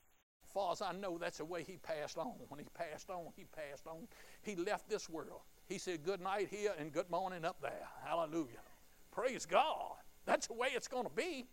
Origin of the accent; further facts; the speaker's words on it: Lynchburg, Virginia, United States; now in Concord, United States; I live down here in Concord, Virginia. I grew up right here in Lynchburg.